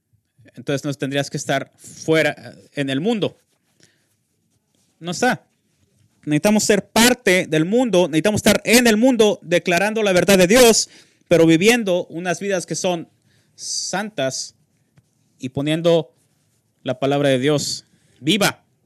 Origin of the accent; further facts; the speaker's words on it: Dominican Republic; Para la mayoría de ustedes, saben que yo soy de la República Dominicana. No tengo un buen vocabulario inglés.